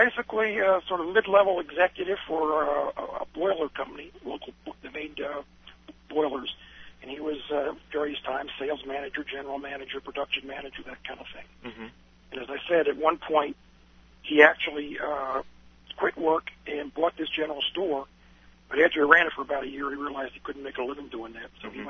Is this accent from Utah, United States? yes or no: no; Effort, Pennsylvania, United States; born there; Okay, well, I was born in Effort, Pennsylvania in 1943. Effort is a small town in Lancaster County, sometimes referred to as the Pennsylvania Dutch Country.